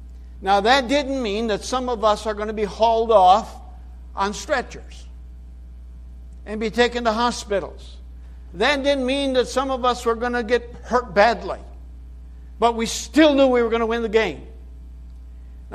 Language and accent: English; Brazil; I grew up in Brazil as a missionary's kid